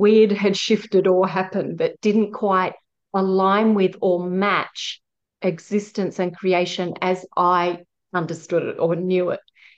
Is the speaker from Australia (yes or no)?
yes; South Australia, Australia; No, I was born on Kaurna country. I grew up on Kaurna country, which is South Australia. And so my ancestry is to the west coast of South Australia.